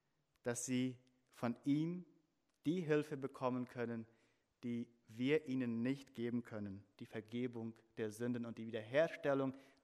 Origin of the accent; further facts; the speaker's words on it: Paraguay; now in Europe; Nun, ich bin in Paraguay aufgewachsen und dort sind die Häuser normalerweise mit Wellblechplatten gedeckt.